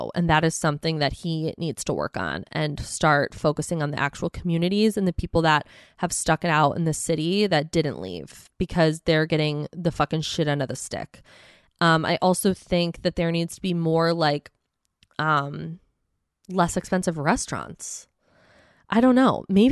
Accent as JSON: {"language": "English", "town": "Plymouth", "region": "Michigan", "country": "United States", "tie": "born or raised there", "lives_now": "Royal Oak, United States", "said": "So I grew up in Plymouth, which is about 20, 25 minutes outside Detroit. And then I lived downtown Detroit for several years. And then now I'm in Royal Oak, which I love."}